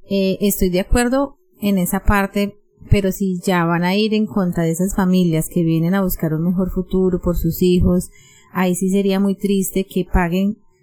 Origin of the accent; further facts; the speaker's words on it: Nicaragua; now in United States; Soy de Nicaragua.